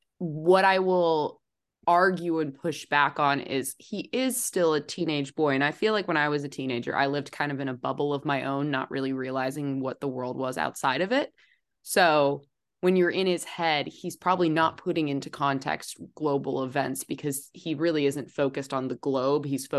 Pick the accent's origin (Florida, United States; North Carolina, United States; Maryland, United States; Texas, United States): Texas, United States; I guess growing up in Texas, we see a little bit more into this, not quite into this culture.